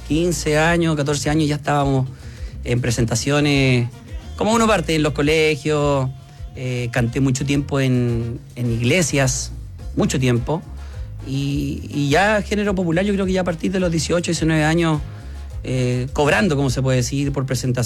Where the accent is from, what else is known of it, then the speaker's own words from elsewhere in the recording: Quinta Normal, Santiago Metropolitan Region, Chile; now in Lampa, Chile; Hoy en día resido en la comuna de Lampa, pero fui nacido y criado en Quinta Normal.